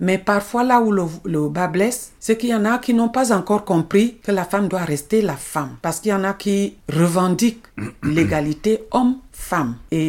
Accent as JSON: {"language": "French", "region": "Centre", "country": "Cameroon", "said": "je suis originaire du Mbam et Inubu, parce que notre département était très grand, il a été éclaté en deux."}